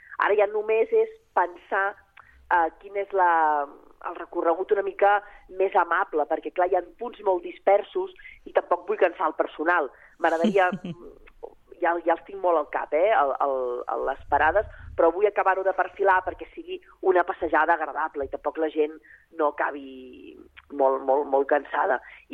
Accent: Sabadell, Catalonia, Spain; perquè la Creu Alta és el meu barri, soc tallareta, i allà també comença la meva història

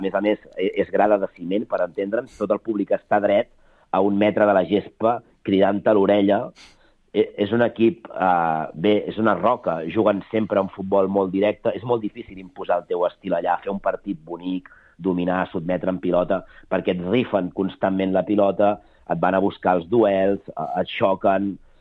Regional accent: Mataró, Catalonia, Spain; also born or lived in Sabadell; tot i que sóc de Mataró i visc a Mataró, és veritat, com dius, que vaig viure a Sabadell uns anys per una parella que vaig tenir a Sabadell, a prop del Parc Catalunya

